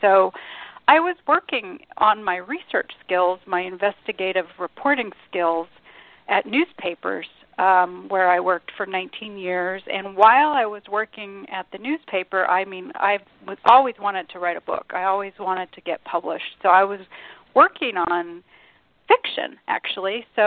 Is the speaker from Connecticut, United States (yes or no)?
no; San Diego, California, United States; it takes place where I grew up here in San Diego, which is where I am now, and actually in La Jolla, where I went to junior high and high school.